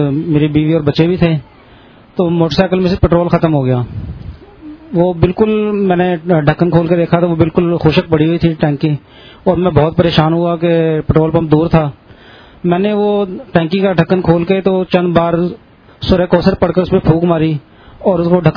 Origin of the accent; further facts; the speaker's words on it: Faisalabad, Punjab, Pakistan; میں فیصل آباد سے آیا ہوں.